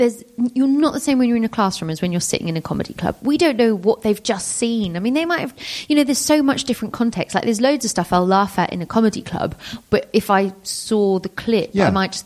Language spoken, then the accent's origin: English; England, United Kingdom; But it's got so many things that appeal to us as like English, whether it's his accent and the idea.